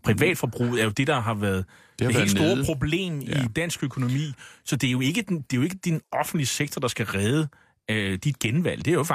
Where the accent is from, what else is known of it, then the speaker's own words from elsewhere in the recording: Bornholm, Capital Region of Denmark, Denmark; fordi jeg er jo bornholmer, som du måske kan høre.